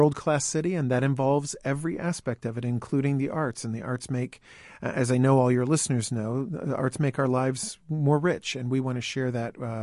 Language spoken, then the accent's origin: English; Indianapolis, Indiana, United States; You know, I grew up in Indianapolis as well